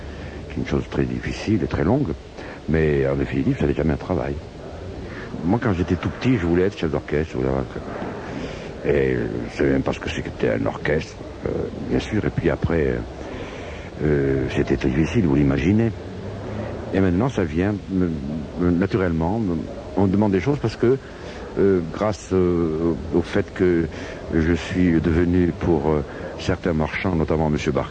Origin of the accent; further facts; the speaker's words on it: Monaco; Moi, je suis monégasque, on ne me demande jamais de venir chanter ici. Je ne chante jamais dans mon pays.